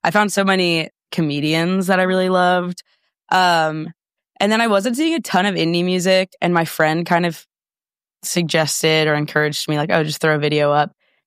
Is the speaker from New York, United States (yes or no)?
yes; New York, United States; And I'm from New York, and I thought like going there, I wouldn't slip into that.